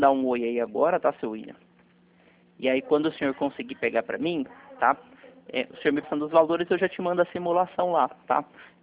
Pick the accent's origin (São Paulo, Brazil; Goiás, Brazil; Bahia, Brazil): Goiás, Brazil; Goiânia; Sou daqui de Goiânia.